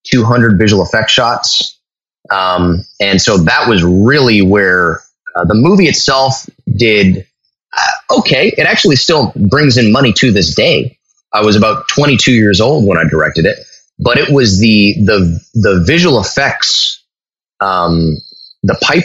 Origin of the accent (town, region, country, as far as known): Canada